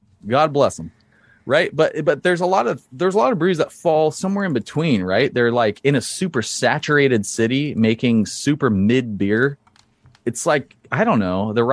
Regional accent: West Coast, United States; I mean, I grew up on the West Coast, so I have a huge bias with knowledge from there.

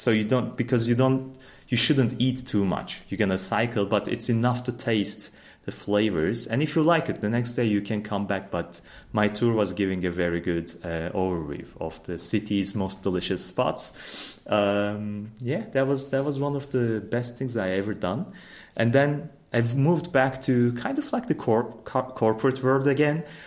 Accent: Istanbul, Turkey; I'm actually born and raised in Istanbul. I lived there for 25 years.

